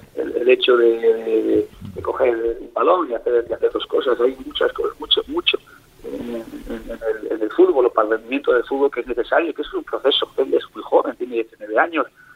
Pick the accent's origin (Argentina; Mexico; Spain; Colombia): Spain; Hondarribia, Basque Country; nosotros de Hondarribia, y los verdes ellos son amarillos, aguilucho, nosotros somos los verdes de Hondarribia, de Ama Guadalupe Coa, y sí que ellos, sí, además mi pueblo es muy, muy, hay mucha tradición de remo